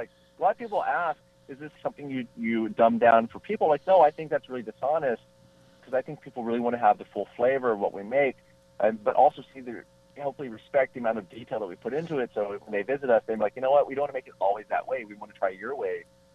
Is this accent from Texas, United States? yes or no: yes; Texas, United States; We make a savory beignet because we're from Texas.